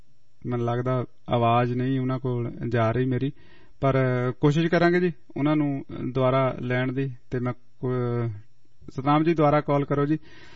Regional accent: Punnu Majara, Punjab, India; ਅਸੀਂ ਵੀ ਜੀ ਨਵਾਂ ਸ਼ਹਿਰ ਦੇ ਕੋਲ ਪੁੰਨੂ ਮਜਾਰੇ ਦੇ ਆ ਜੀ।

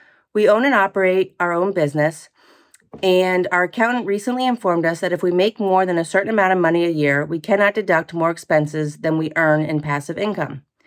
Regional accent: Philadelphia, Pennsylvania, United States; I'm from Philadelphia, Pennsylvania.

